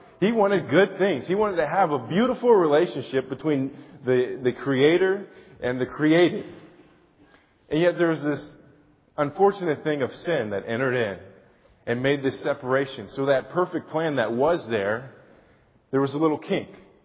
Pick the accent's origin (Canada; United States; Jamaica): Jamaica; born there; I became a Christian at a very young age. And my dad's a pastor. I was born in Jamaica while he was teaching there.